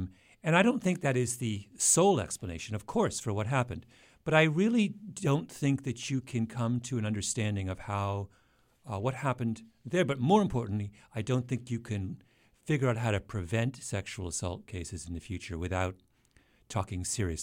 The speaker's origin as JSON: {"language": "English", "country": "Canada", "said": "as this is most distressing to me as a Canadian"}